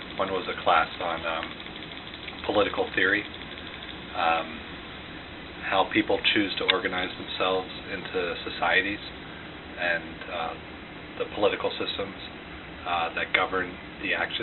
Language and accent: English; Pennsylvania, United States; Pennsylvania. Near Valley Forge, Pennsylvania.